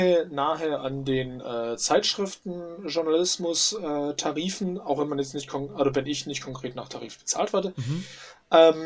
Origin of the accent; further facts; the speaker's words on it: Biberach, Baden-Württemberg, Germany; ich habe auch davor in einer Buchhandlung in meinem Heimatort Biberach gearbeitet.